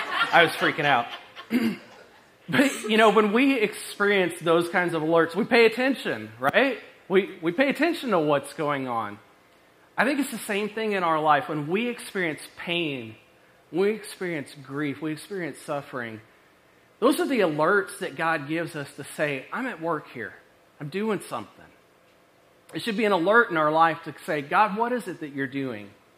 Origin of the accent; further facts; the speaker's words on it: Washington, United States; And I'm from Washington. I don't understand, you know, like mesocyclones and all the things.